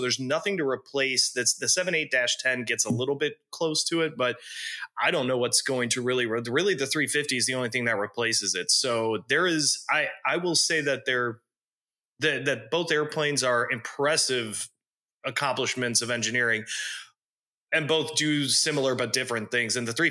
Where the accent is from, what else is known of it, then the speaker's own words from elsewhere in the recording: Chicago, Illinois, United States; I grew up in the Chicago area in the west suburbs, specifically right under the O'Hare approach path.